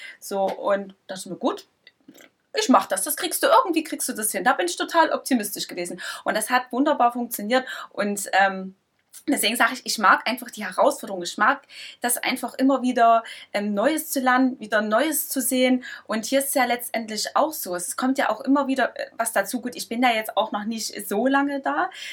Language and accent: German; Saxony, Germany; accent: Saxon; Das Einzige, wo ich tatsächlich immer ein bisschen Angst habe, ist mein Dialekt.